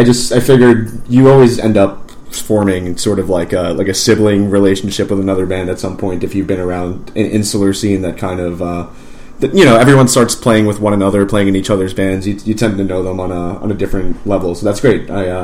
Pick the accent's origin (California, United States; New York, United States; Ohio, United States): New York, United States; Bronx; I'm from the Bronx, New York.